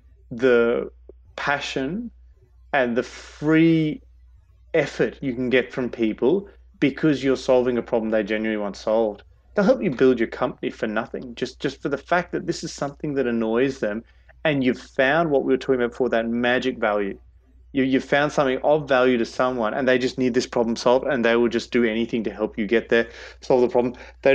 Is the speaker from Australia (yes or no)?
yes; Brisbane, Queensland, Australia; born there; I'm dual. I was born in Australia. I was born in Brisbane and then went overseas and had a great time for 10 years over there. And just before I got back, I picked up Swedish citizenship and am now living here down under with a Swedish passport.